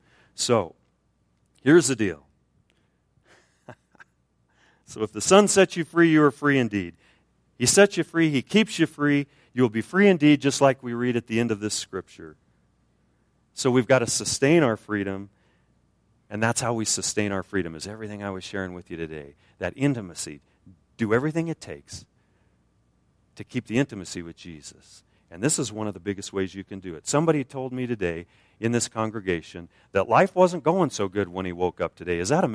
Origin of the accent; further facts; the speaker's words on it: United States; I thought, well, just because I'm an American and my grandparents were Christians, and I went to First Church of God in Phoenix, I'm a Christian.